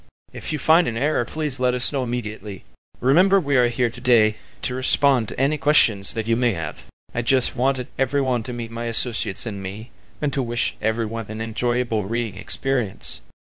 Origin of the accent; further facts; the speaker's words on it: Buffalo, New York, United States; I hail from Buffalo, New York.